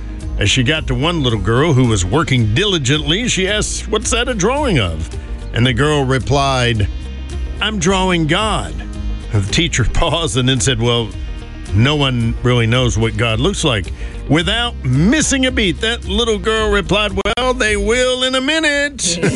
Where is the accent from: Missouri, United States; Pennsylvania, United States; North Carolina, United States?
North Carolina, United States; You know I'm from North Carolina